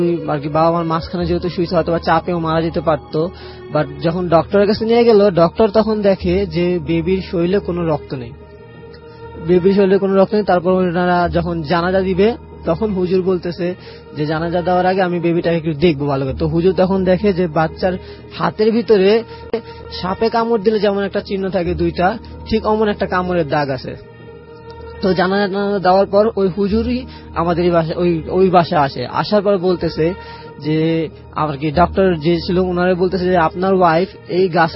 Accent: Dhaka, Dhaka Division, Bangladesh; আমি ধানমন্ডি জিগাতকলা থেকে আসছি

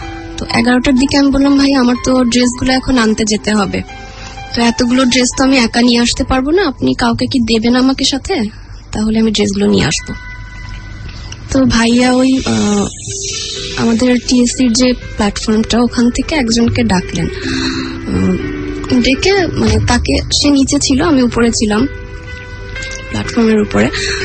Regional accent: Pabna, Rajshahi Division, Bangladesh; আমার জন্ম হয় পাবনাতে, সেখানে জন্মের কিছুদিন পরে মানে 3 বছর পরে আমার আম্মু মারা যায়। তো আমি ফ্যামিলিতে আমার বোনদের কাছে বড় হয়েছি, তো বড় পাবনাতে আমরা থাকতাম।

